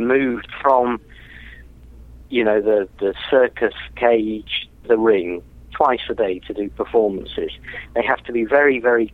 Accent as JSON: {"language": "English", "region": "England", "country": "United Kingdom", "lives_now": "Los Angeles, United States", "said": "I am indeed an Englishman, Englishman in L.A."}